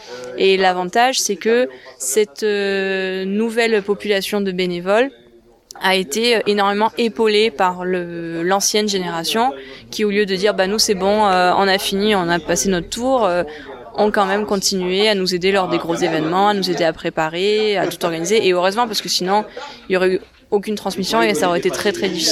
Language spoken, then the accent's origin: French; Marseille, Provence-Alpes-Côte d'Azur, France; moved away; also born or lived in Paris; Alors déjà, je suis pas parisienne, je suis marseillaise, ou en tout cas provençale. Hein. J'ai été juste hébergée à Paris pendant 9 ans. Mais en fait, j'ai quand même des attaches à Vialas. Donc moi, j'ai de la famille qui est d'ici